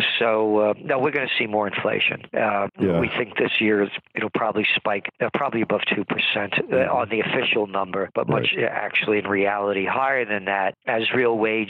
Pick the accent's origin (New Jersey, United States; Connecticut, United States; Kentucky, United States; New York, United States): New York, United States; Bronx; also born or lived in Yonkers; When I was a kid growing up in the Bronx and Yonkers, they used to call them loan sharks.